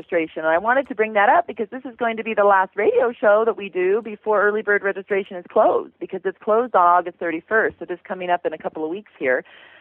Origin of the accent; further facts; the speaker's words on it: Aurora, Colorado, United States; from Aurora, Colorado